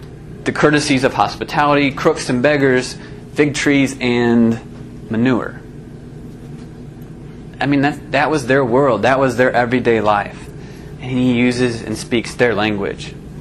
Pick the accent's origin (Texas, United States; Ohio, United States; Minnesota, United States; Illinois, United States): Illinois, United States; I grew up in Illinois, Northwest Illinois.